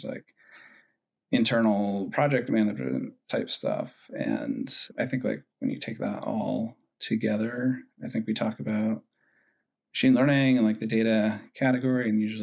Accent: New Haven, Connecticut, United States; Yeah, so I hail from Connecticut, which is not notable for maybe many things, but one thing it is notable for, I think, is pizza. I'm from New Haven, or suburbs of New Haven.

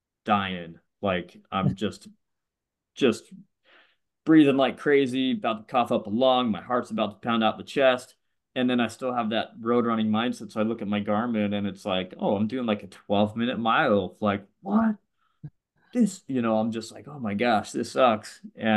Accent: Provo, Utah, United States; I grew up in a small town called Provo, Utah. And so sadly, you know, I grew up my whole life pretty much in the foothills, the Indian Hills.

